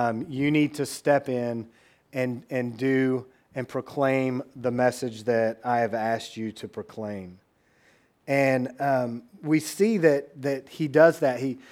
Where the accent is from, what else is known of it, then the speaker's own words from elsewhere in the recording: Texas, United States; I grew up in West Texas, and it is flat there.